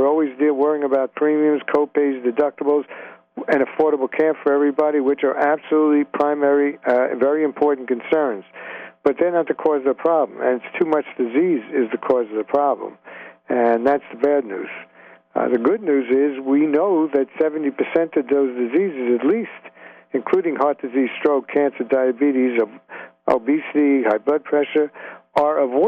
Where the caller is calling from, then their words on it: Reston, Virginia, United States; I'm from Northern Virginia and Reston, Virginia, a little about 20 miles west of Washington, D.C.